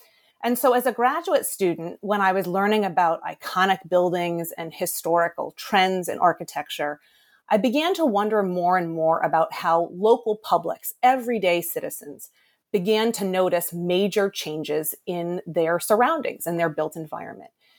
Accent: Boston, Massachusetts, United States; Well, I'm from Boston originally, and in the late 1990s and early 2000s, I was working at an architecture firm in downtown Boston.

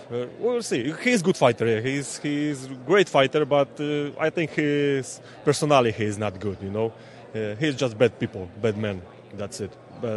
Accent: Poland; I'm from Poland.

